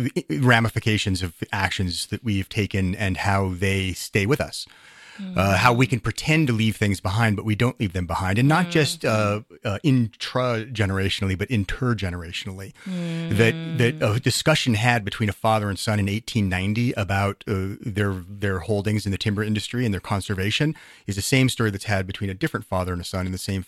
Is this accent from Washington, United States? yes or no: yes; Innis Arden, Washington, United States; I grew up down the hill from there. I grew up in Innis Arden, which is a development that used to be the hunting grounds of the Boeing family.